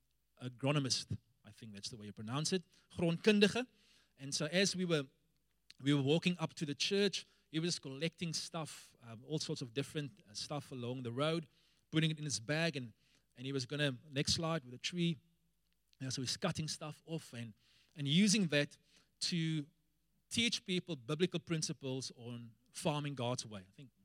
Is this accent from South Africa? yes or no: yes; South Africa; And so Pastor Reese was telling him that we are from South Africa.